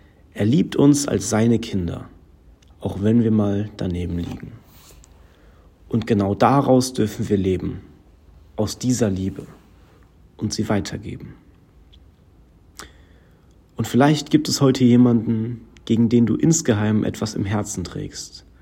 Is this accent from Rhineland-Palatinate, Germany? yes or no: yes; Niederauerbach, Rhineland-Palatinate, Germany; Ich komme aus Niederauerbach